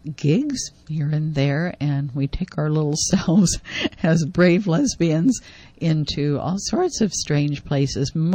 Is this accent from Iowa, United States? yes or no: yes; Iowa, United States; I grew up in Iowa, and something about small town Iowa, I just knew there was something more to the world than